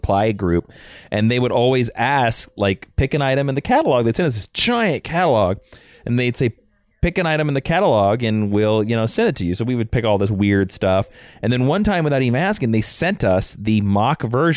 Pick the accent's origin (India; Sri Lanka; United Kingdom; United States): United States; Kansas; as an American student